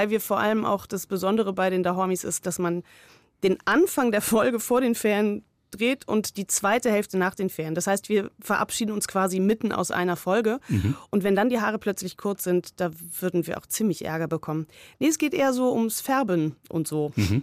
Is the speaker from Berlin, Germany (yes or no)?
yes; Berlin, Germany; ich zum Beispiel bin eigentlich Berlinerin